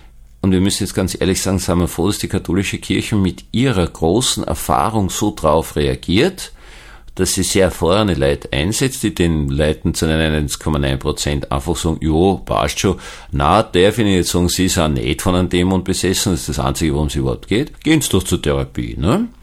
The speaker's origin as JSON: {"language": "German", "country": "Austria", "said": "das darf ich jetzt als Österreicher einmal sagen"}